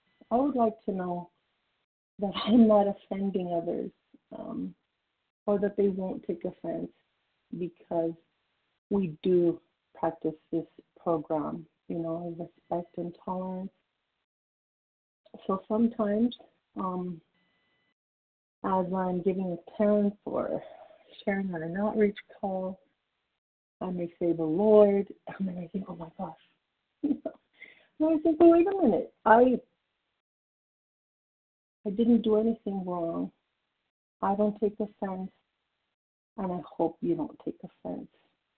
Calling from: California, United States; I'm calling from California.

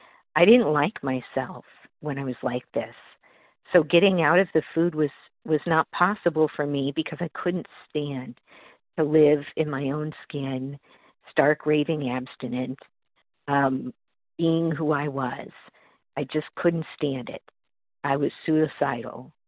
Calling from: Massachusetts, United States; I'm calling from Massachusetts.

